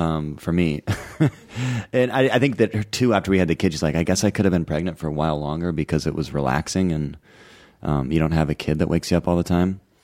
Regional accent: Pacific Northwest, United States; because I grew up in the Northwest, you get a lot of vitamin D when you're young if you like live here

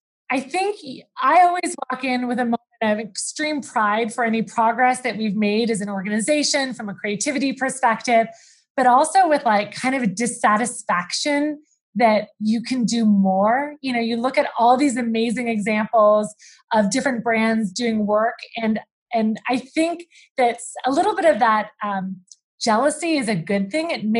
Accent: Canada; I remember, you know, growing up in Canada, I'm really outdoorsy. I love hiking and canoeing and swimming in lakes and all that kind of true Canadiana stuff.

